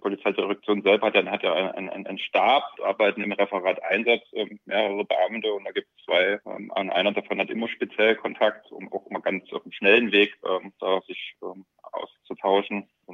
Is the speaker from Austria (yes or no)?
no; Freital, Saxony, Germany; now in Leipzig, Germany; In Leipzig bin ich erst seit 2001. Ich komme aus Freital bei Dresden